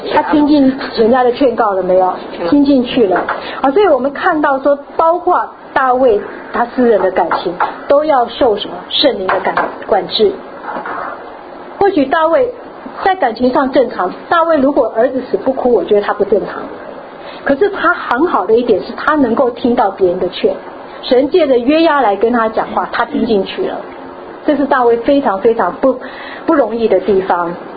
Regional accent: China; 那我们中国人讲说这样的儿子是什么？

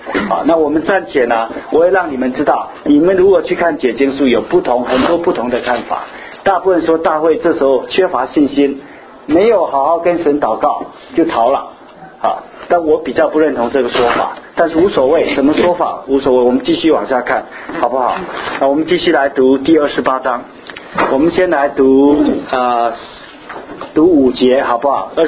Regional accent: China; 但是我知道很多我们中国人呢、啊，实际上在前世代我们都撒谎了

